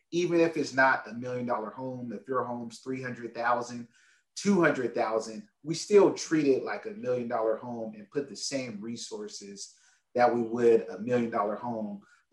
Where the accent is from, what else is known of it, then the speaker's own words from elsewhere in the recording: San Diego, California, United States; Mexico went with growing up in San Diego.